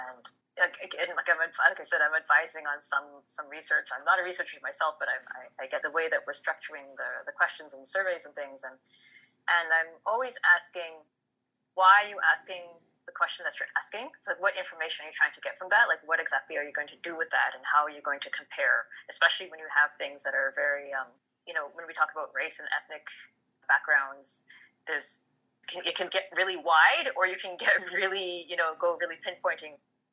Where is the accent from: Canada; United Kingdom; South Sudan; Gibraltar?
Canada; I'm Black, I'm mixed race Black, I'm Canadian, I don't have the same issues, or I didn't grow up in the same kind of culture as Black Americans have. And then, you know, my background is Caribbean.